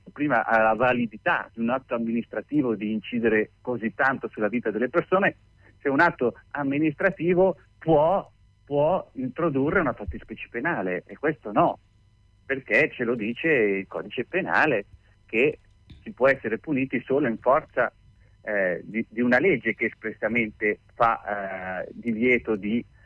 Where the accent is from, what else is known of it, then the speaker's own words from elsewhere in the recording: Milan, Lombardy, Italy; ovviamente io sono di Milano